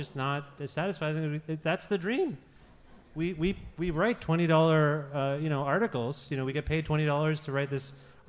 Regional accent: India; I'm from India. My dad, my parents, I almost said just my dad, but both of them, my parents, are from India. And I grew up, I was first generation

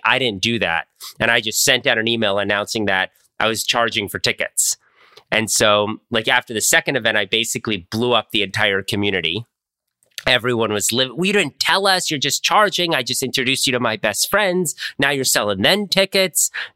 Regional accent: Washington, District of Columbia, United States; I grew up in Washington, D.C. My parents have had the same house for 40 years.

